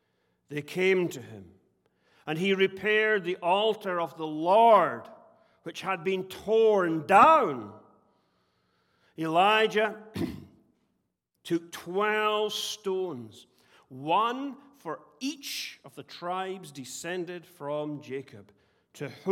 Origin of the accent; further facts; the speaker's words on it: Scotland, United Kingdom; accent: Scottish; And if my Scottish accent comes on really thick and strong, forgive me.